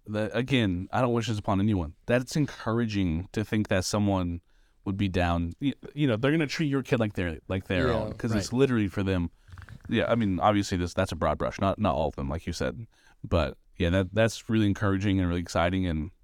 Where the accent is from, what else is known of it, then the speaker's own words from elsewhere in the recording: Seattle, Washington, United States; I'm from Seattle.